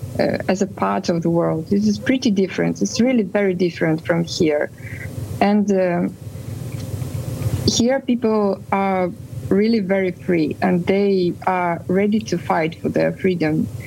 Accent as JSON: {"language": "English", "country": "Russia", "tie": "born or raised there", "second_language": "English", "moved": "yes", "said": "And actually, I lived there. I was born there in Russia."}